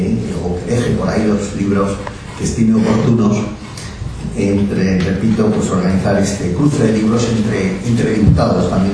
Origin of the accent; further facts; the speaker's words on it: Barcelona, Catalonia, Spain; Yo, como saben, soy de Barcelona y llevo muchos años viviendo en San Jordi